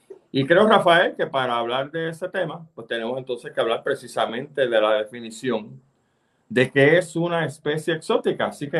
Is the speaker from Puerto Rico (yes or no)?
yes; Santurce, Puerto Rico; Así que los dos somos de Santurce.